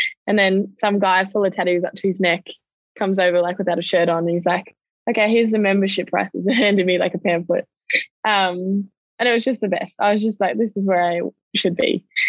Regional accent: Melbourne, Victoria, Australia; Up in Sydney, I was visiting from Melbourne.

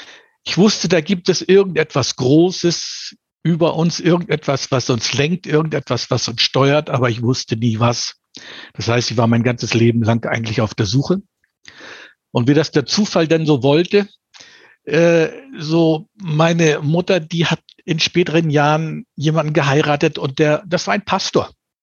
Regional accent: Northern Germany, Germany; als Norddeutscher würde ich sagen

